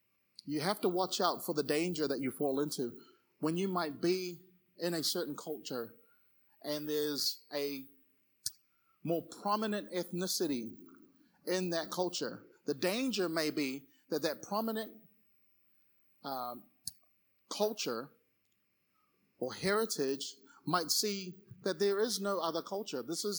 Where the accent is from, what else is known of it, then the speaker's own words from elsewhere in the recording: Auckland, New Zealand; growing up in Auckland in New Zealand, used to hate daylight savings because the sun would stay up.